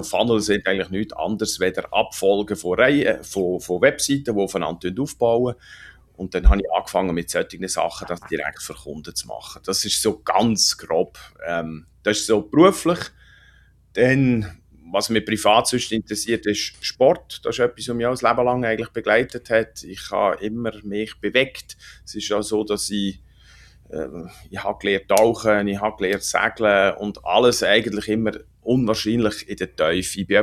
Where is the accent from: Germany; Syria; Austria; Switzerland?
Switzerland; Zofingen, Aargau; Also ich bin eigentlich da aufgewachsen in der Region Zofingen.